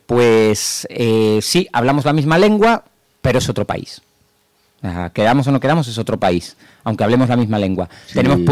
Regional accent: Andalusia, Spain; Bueno, provincia de Cádiz, sí, yo estoy muy orgulloso de ser provincia de Cádiz.

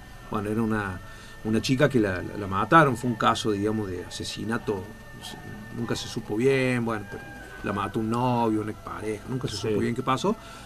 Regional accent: Pueblo Güemes, Córdoba, Argentina; Que yo, porque yo soy de Pueblo Güemes, porque es esa fuerte identidad que tenía todo el sector.

